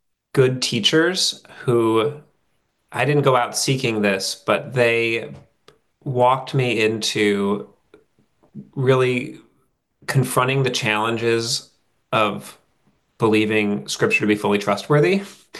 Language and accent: English; Wheaton, Illinois, United States; now in North Carolina, United States; And before that, I'm from Wheaton, Illinois. And I grew up in the shadow of Wheaton College, where my mom taught.